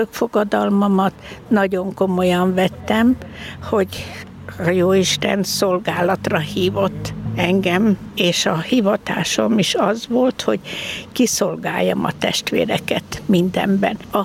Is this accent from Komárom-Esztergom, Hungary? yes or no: yes; Esztergom, Komárom-Esztergom, Hungary; Igen, ős esztergomi vagyok, és esztergomi polgári családból származom, aki katolikus család volt